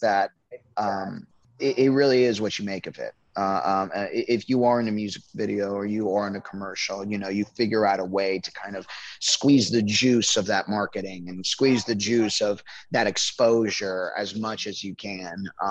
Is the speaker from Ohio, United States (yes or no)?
no; Miami, Florida, United States; And me and my cousins, you know, growing up in Miami, my cousins were my besties